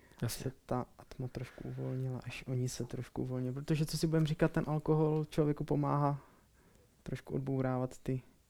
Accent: Slovakia; Měl jsem československou svatbu letos a my jsme Slováci a to budeme prostě pařit, jo. To není jak u vás tady v Česku, my na Slovensku prostě svatba začíná od půlnoci.

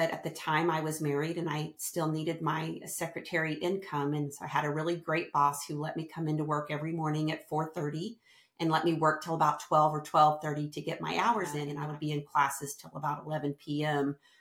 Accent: Tell City, Indiana, United States; little bitty city in southern Indiana called Tell City. So I'm right on the Kentucky border if you hear my accent.

